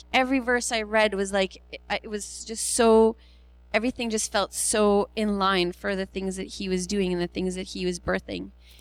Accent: Rosenort, Manitoba, Canada; I'm from Manitoba. I grew up in southern Manitoba, and in Rosenort is where I was born and spent most of my life.

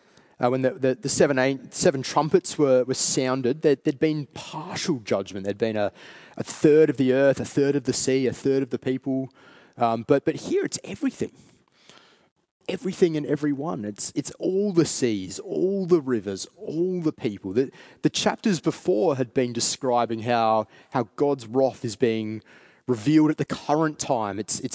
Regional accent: Australia; I was born in Australia. I've lived my whole life here. I love this country

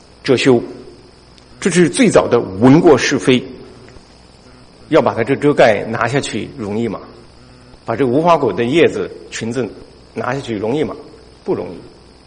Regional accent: China; 我们中国人是很讲面子的

